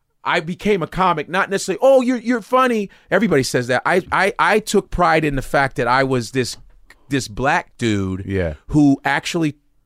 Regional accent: Nigeria; now in United States; And me being Nigerian, even though I'm an African, still, I'm still an American.

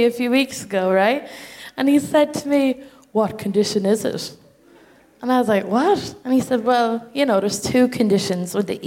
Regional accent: Ireland; Do you know what's weird about being Irish and ex-Catholic is that, like, I don't miss the human rights abuses that they did, right?

